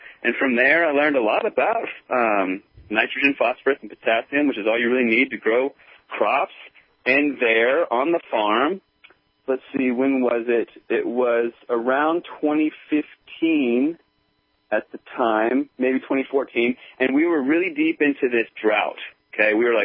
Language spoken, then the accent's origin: English; Virginia, United States; also born or lived in Northern California; I grew up in Virginia, and then after all these different walks of life and many careers, I ended up in Northern California going back to school.